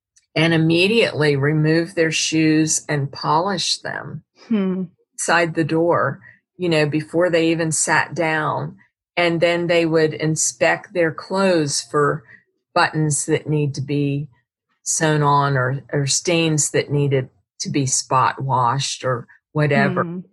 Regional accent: United States; And of course, I'm American.

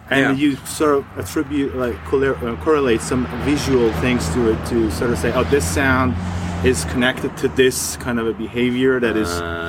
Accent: Iran; I'm from Iran. I was born in Iran

